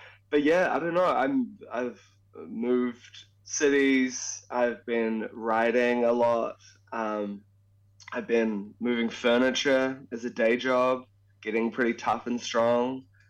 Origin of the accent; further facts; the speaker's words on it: Auckland, New Zealand; now in Melbourne, Australia; talking to the beautiful people of Auckland, Tamaki Makaurau, my hometown.